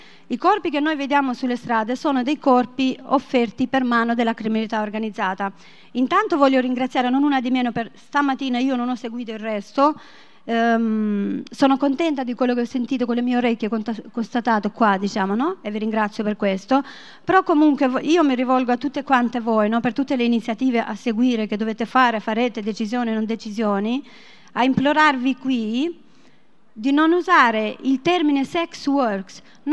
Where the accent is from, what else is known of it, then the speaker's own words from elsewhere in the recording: Albania; born there; Italian is a second language; E io fui sequestrata in Albania, il mio paese natale